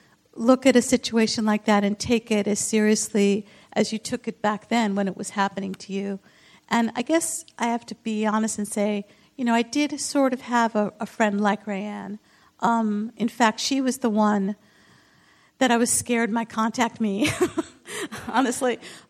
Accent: New York, United States; If you want me to sound like I come from Long Island, I can do that instantly, but there's no real need to do that.

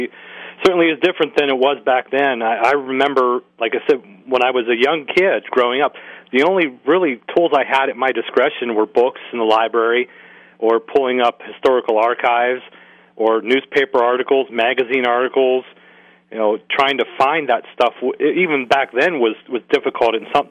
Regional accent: Greensburg, Pennsylvania, United States; He's from my hometown of Greensburg, Pennsylvania.

